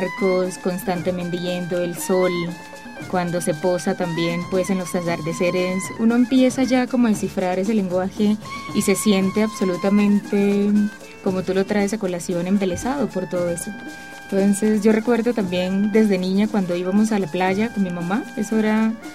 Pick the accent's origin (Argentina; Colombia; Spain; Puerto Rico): Colombia; Caribbean coast; Yo creo ese de la cultura del mar, que también somos los costeños, es lo que en parte pues nos identifica.